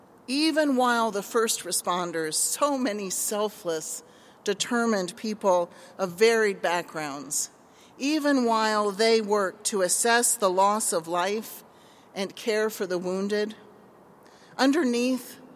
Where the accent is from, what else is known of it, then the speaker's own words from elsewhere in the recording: United States; as a person of faith and as an American